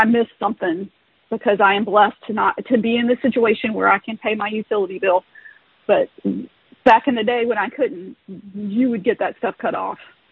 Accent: the South, United States; And I'm from the South, you know.

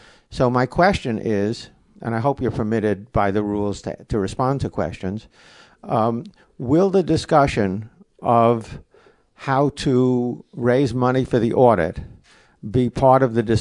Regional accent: Marin County, California, United States; I'm from Marin County and been a subscriber for 45, 50 years, something like that.

